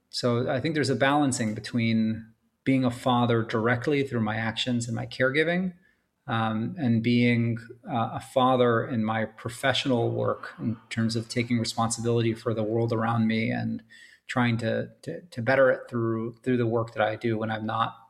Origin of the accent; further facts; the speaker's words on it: New York City, New York, United States; I grew up in New York City, parents who were artists, living under the poverty line.